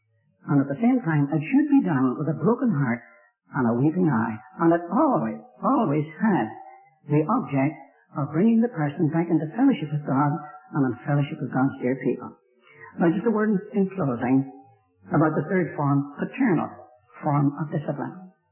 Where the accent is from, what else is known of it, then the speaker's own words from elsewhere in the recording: Ireland; I, being an Irishman, I have a fiery temper.